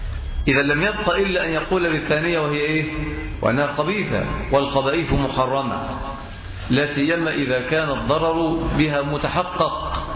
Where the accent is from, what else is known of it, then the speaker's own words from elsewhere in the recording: Egypt; وللأسف عندنا في مصر بننفق عشرات المليارات من الجنيهات في شرب الدخان